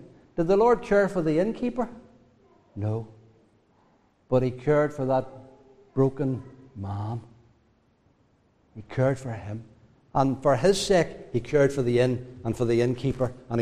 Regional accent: United Kingdom; We as British Christians, our land is not the land of Israel. Our land is these islands that we live upon.

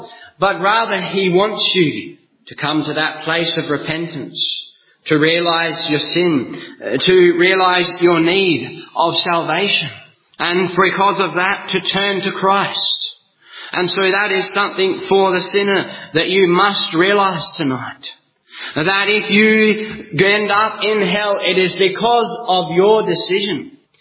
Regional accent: South Australia, Australia; I come from Australia, from South Australia. It's middle central Australia, down the bottom. And I grew up on a farm.

